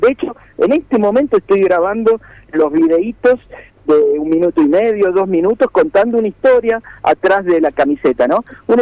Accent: Mendoza, Argentina; now in Córdoba, Argentina; vos sabés que yo vivo en Córdoba, pero soy mendocino

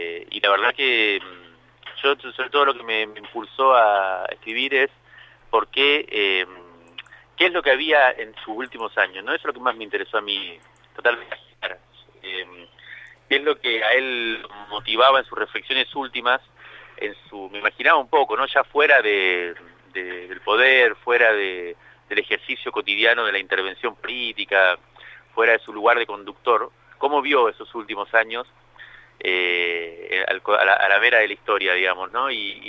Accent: Cuba; Yo me nací en 75 y me crié en Cuba en los 80.

